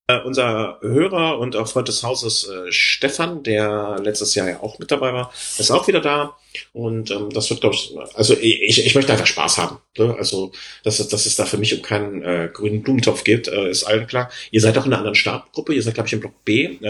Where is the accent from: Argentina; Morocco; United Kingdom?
United Kingdom; London; now in Germany; ich bin aus London und einmal diesen Besuch im Lake District nicht hinausgekommen